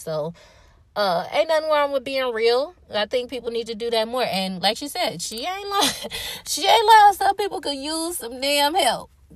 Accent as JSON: {"language": "English", "town": "Milwaukee", "region": "Wisconsin", "country": "United States", "said": "Of course, I'm from Milwaukee, Wisconsin"}